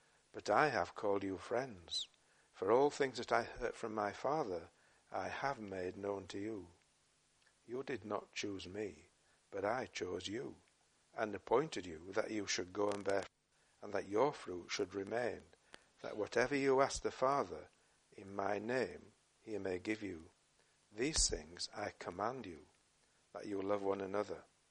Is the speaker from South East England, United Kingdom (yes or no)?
no; Yorkshire and the Humber, United Kingdom; And I remember I'm a Yorkshireman.